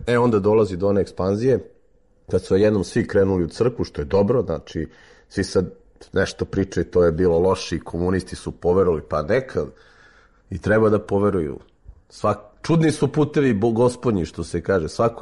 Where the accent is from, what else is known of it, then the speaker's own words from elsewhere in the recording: Belgrade, Serbia; born there; rođen sam na Dorćolu 73. godine